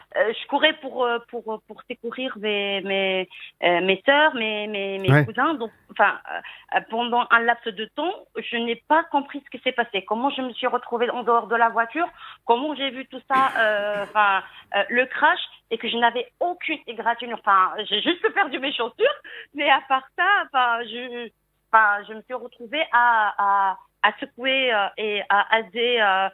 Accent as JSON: {"language": "French", "country": "Tunisia", "said": "J'avais 16 ans et en fait, je précise que je suis tunisienne."}